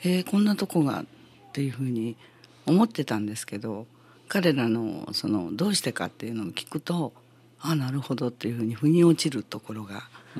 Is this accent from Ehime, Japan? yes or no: yes; Imabari, Ehime, Japan; 私生まれ育ったのは中心街ですからね。で、あのまあ、自分の生活のパターンが変わったっていうこともあるんだけれども、それで郊外に家を建ててそこで生活をしてた。